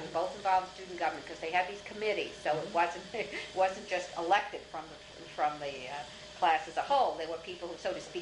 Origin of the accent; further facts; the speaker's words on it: Brownsville, New York, United States; where I was raised in Brownsville, which was a working class, and very much, there was a lot of political activity among some of the people that were there.